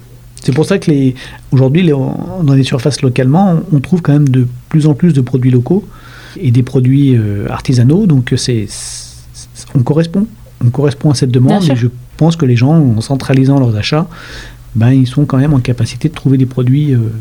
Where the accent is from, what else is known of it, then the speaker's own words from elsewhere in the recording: Rouen, Normandy, France; also born or lived in Île-de-France; Une vingtaine d'années en Île-de-France et puis je suis revenu sur Rouen, qui est ma ville d'origine en fait, ma ville natale.